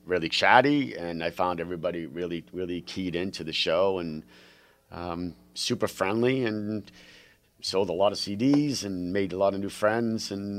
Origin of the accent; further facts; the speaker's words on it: Massachusetts, United States; because I am from Massachusetts mm-hmm. originally.